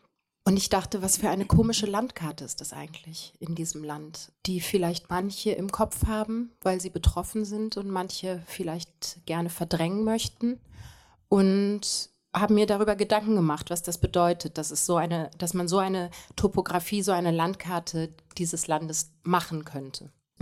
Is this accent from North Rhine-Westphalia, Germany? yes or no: yes; Bergisch Gladbach, North Rhine-Westphalia, Germany; Die hat mich so ein bisschen erinnert an Bergisch Gladbach, wo ich aufgewachsen bin.